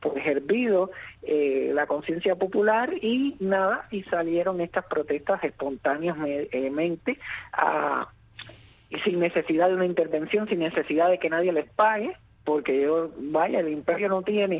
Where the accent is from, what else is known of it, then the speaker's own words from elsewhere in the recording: Cuba; moved away; y de que quería estar también allí junto con mi pueblo reclamando un derecho y todos los derechos que se nos han robado, que se nos han secuestrado durante estos más de 60 años de esa involución que ha tenido ese gobierno para con el pueblo cubano.